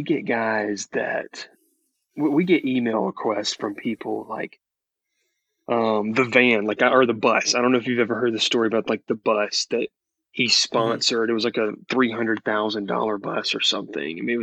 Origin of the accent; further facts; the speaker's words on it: Columbus, Georgia, United States; I mean, one guy that's from my hometown of Columbus, Georgia, played at Auburn, Frank Thomas, he was a Baron for a year.